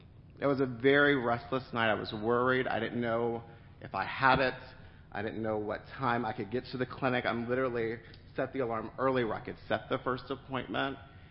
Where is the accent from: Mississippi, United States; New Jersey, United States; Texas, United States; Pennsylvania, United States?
Mississippi, United States; also born or lived in New York / Seattle; But I grew up in Mississippi. I moved to New York to go to NYU. I lived in Seattle as I was doing a consulting assignment, and then I moved back to Mississippi.